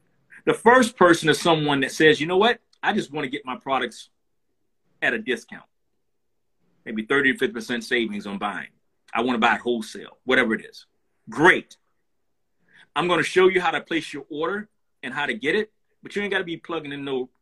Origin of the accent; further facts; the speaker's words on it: the South, United States; I grew up in the South hearing that if it don't smell like bleach, it's not clean.